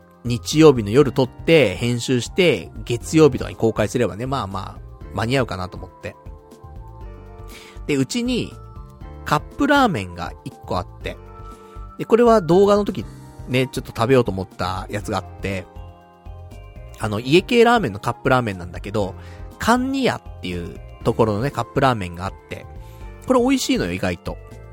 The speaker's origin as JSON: {"language": "Japanese", "region": "Saitama", "country": "Japan", "said": "だから俺も埼玉出身だからね"}